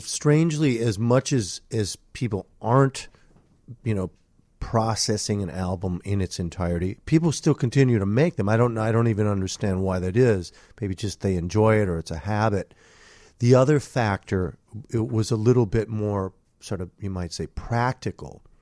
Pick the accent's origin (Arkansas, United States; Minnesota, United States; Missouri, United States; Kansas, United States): Minnesota, United States; Minneapolis; I mean, I'm from Minneapolis, so we would come to Chicago.